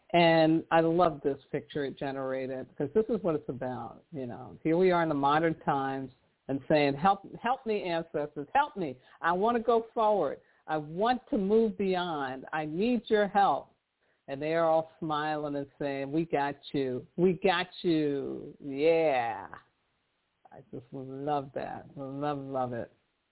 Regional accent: New York City, New York, United States; because, you know, I grew up in New York City, so I know.

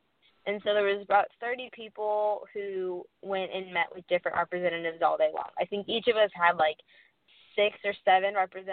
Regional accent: Missouri, United States; So I'm from Missouri, and so I met with my senator

